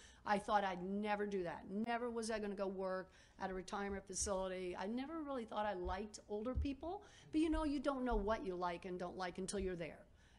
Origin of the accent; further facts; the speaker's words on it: Delray Beach, Florida, United States; I'm from Delray Beach. So we had a little bit of Milwaukee, a little bit of Delray.